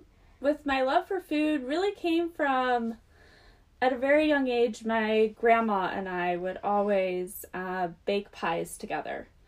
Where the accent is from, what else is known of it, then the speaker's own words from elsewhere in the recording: Idaho Falls, Idaho, United States; And so I'm actually originally from Idaho Falls, Idaho.